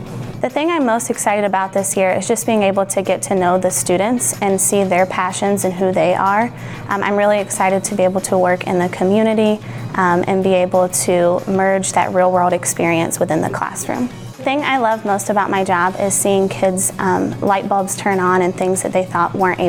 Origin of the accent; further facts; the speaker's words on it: Florida, United States; I mentioned that I grew up in Florida. Being the oldest of three girls, I kind of had an ag background, my grandparents' farm and raising cattle.